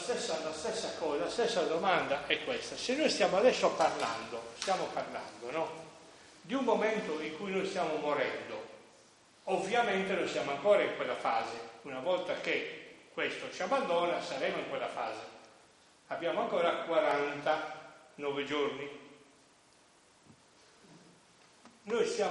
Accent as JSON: {"language": "Italian", "town": "Sassari", "region": "Sardinia", "country": "Italy", "tie": "born there", "said": "La finalità di questo è che io sono nato a Sassari."}